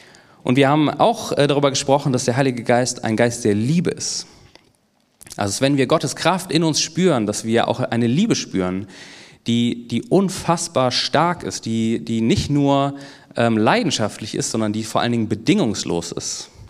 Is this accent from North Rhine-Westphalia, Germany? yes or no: yes; North Rhine-Westphalia, Germany; Ich komme ja aus NRW